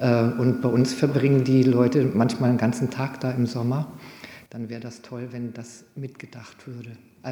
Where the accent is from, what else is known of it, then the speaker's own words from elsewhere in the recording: Freiburg, Baden-Württemberg, Germany; Ich komme aus dem Stühlinger